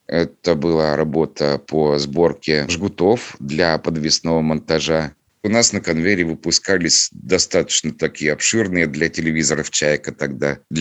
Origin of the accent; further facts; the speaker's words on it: Nizhny Novgorod Oblast, Russia; also born or lived in Stavropol Krai; я родился в Ставропольском крае. Я там прожил всего 2 года, и мои родители переехали в Нижегородскую область, тогда еще Горьковскую. И по этой причине я учился в Горьковской областной школе для слепых и слабовидящих детей, что на Бекетова.